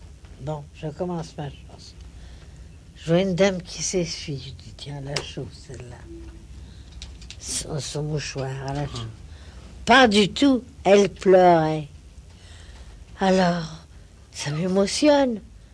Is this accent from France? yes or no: yes; Enghien-les-Bains, Île-de-France, France; born there; Non, je suis née à Enghien.